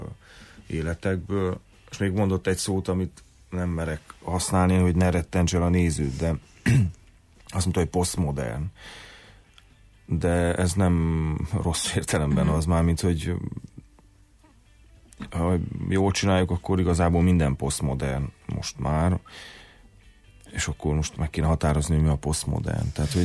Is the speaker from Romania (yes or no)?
yes; Sfântu Gheorghe, Covasna, Romania; én ott tanultam meg románul, elég jól, Székelyföldön, 8 emeletes tömbházban